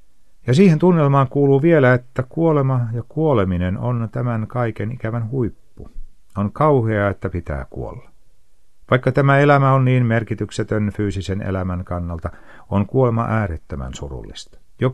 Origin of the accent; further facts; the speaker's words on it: Helsinki, Uusimaa, Finland; kun täällä Helsingissä, jossa olen syntynyt ja kasvanut